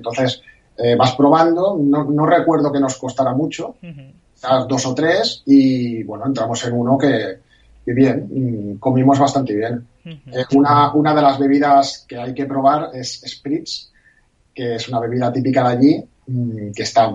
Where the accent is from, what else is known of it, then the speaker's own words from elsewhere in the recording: Barcelona, Catalonia, Spain; Sí, es muy parecido para la gente como yo, que somos de Barcelona.